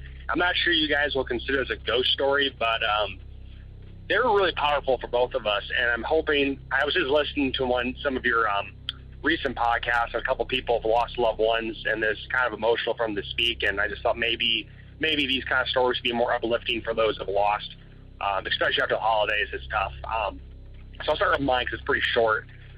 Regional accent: Michigan, United States; she had a dream of, we're originally from Michigan.

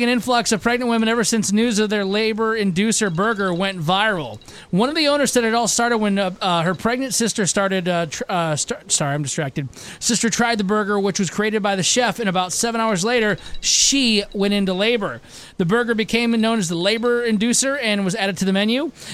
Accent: Michigan, United States; So police pulled over a man in Michigan. Yeah, that's my home state.

